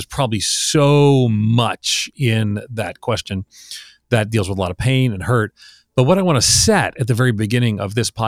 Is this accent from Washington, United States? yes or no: no; New York, United States; I'm from New York.